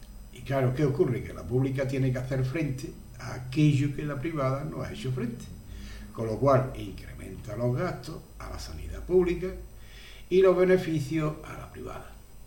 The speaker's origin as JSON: {"language": "Spanish", "region": "Andalusia", "country": "Spain", "said": "Pero en Andalucía, como andaluz que soy"}